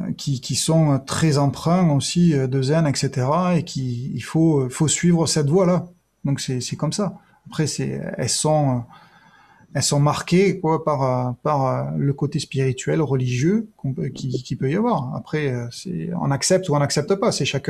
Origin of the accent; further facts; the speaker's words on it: France; Ben, c'est comme chez nous en France, hein.